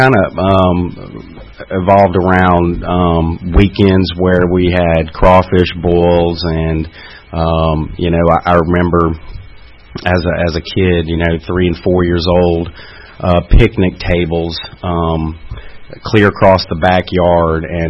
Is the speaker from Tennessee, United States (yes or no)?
no; Denham Springs, Louisiana, United States; I grew up in Denham Springs. I was 6 years old, and my parents divorced.